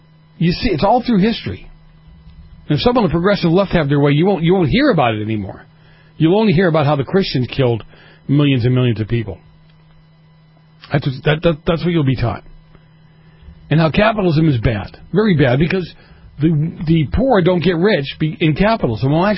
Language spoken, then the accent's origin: English; Boston, Massachusetts, United States; Sometimes, I'm from Boston, I don't always pronounce my R's